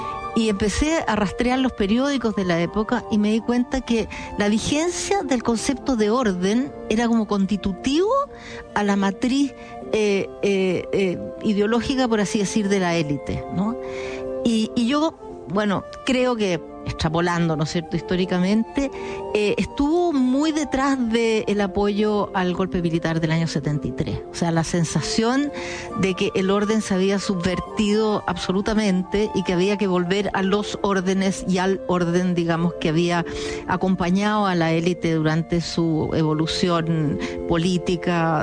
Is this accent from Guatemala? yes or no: no; Chile; de nosotros como chilenos, tener la más larga tradición democrática de América Latina